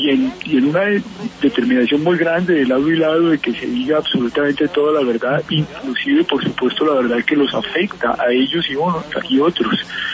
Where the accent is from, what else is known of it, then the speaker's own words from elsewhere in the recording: Colombia; somos colombianos y colombianas